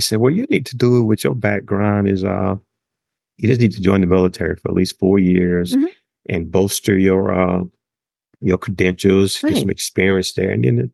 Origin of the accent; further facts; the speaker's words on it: Goodwater, Alabama, United States; He came to my hometown. Goodwater is about 45 minutes to an hour, and he was somewhat, and it's small. It was about 3,000 people back then. Now it's only probably 1,500 people.